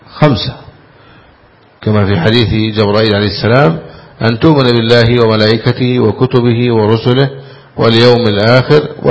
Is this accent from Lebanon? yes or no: no; Egypt; هذا منظر من منظر الجهاد في بلدنا مصر